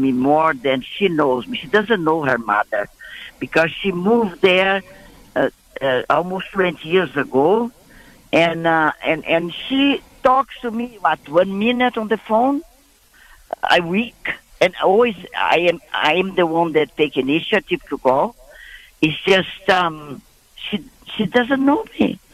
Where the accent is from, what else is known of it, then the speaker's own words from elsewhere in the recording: Brazil; To give you some idea, we are from Brazil, right?